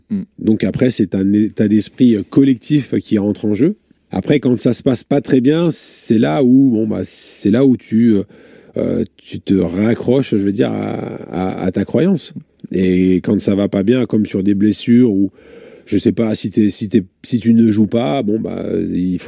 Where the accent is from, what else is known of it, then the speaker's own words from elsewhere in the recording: Reims, Grand Est, France; born there; Je viens d'une famille qui est catholique, Portugal, France. Vous l'avez dit, je suis né à Reims.